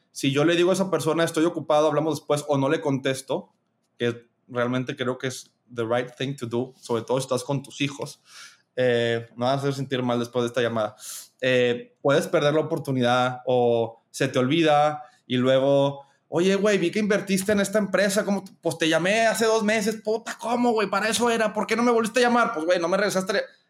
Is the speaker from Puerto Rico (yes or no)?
no; Spain; born there; accent: Mexican; perdón, soy español de nacimiento, a pesar de mi acento mexicano, y pienso todavía como muy europeamente.